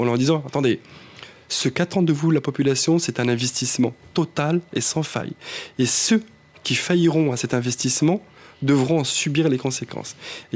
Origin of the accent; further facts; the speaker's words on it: Morocco; born there; moved away; pour parler de la situation du Maroc et des classes, et des différences de classes dans mon pays natal.